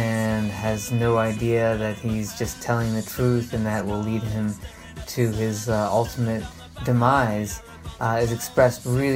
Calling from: Brussels, Brussels-Capital Region, Belgium; I'm calling you from Brussels, Belgium.

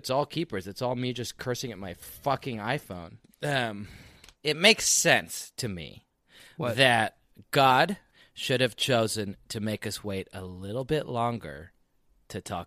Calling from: Austin, Texas, United States; I am calling you from Austin, Texas.

